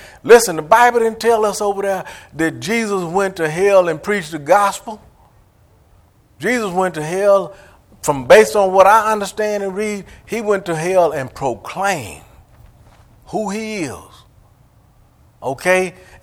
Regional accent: Tulsa, Oklahoma, United States; also born or lived in Georgia; I grew up in Tulsa over on the north side, and I left here and moved to Georgia for 30 years

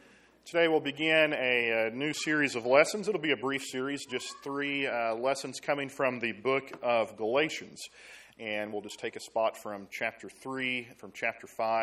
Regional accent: Seminole, Oklahoma, United States; now in Glenpool, United States; Or I'll say something about, well, I come from Seminole, Oklahoma, or I live in Glenpool, Oklahoma

